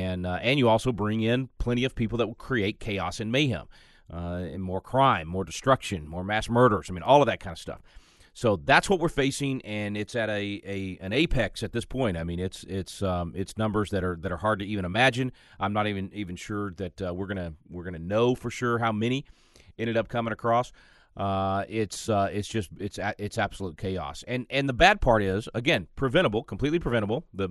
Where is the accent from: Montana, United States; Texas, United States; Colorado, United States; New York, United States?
Texas, United States; And here in my home state of Texas, we're definitely feeling it.